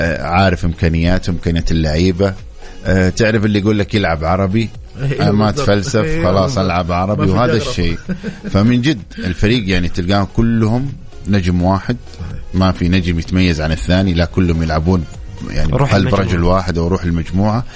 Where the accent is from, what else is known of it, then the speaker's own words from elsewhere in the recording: Saudi Arabia; مو بس يعني من عندنا في السعودية.